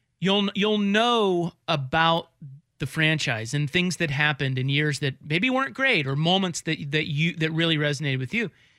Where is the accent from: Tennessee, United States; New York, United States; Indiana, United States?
New York, United States; also born or lived in Los Angeles; I spent a lot of time in LA after growing up in New York.